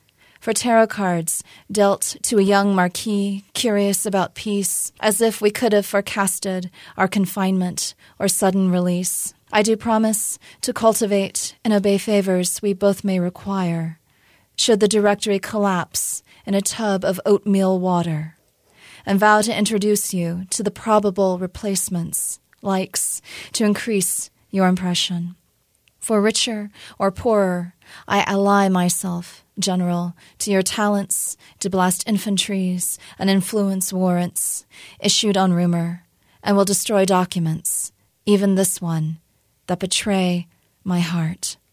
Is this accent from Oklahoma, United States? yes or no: yes; Oklahoma, United States; And I recognized that particularly growing up in Oklahoma, which back in the 80s and 70s, of course, we didn't have the internet.